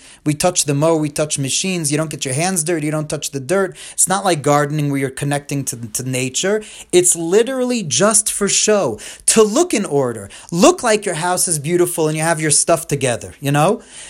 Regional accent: New York, United States; But, you know, I grew up in the Five Towns in Long Island, and lots of lawn, lots of beautiful grass.

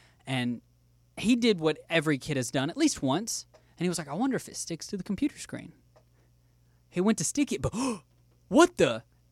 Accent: Tennessee, United States; born there; No, I was born in Tennessee.

